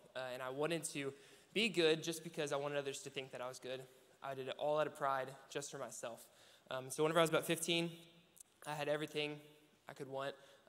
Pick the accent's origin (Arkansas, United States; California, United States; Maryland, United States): Arkansas, United States; Conway; I'm from Conway, Arkansas. I lived here my whole life